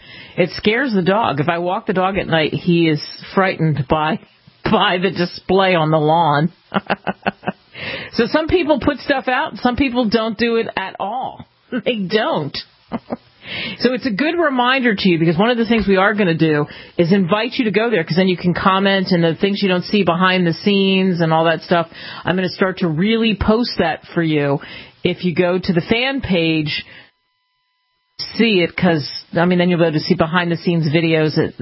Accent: Pennsylvania, United States; I grew up outside of Hershey, PA. I mean, not right there, but not too far.

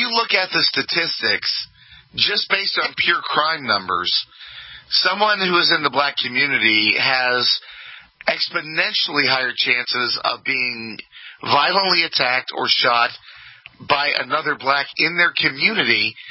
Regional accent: East Coast, United States; When I was a teenager, I grew up in the East Coast.

